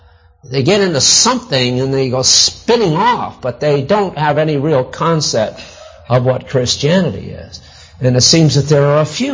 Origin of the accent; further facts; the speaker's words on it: Portland, Maine, United States; born there; I was born in Portland, Maine, lived on … Avenue in South Portland, though it wasn't named after us.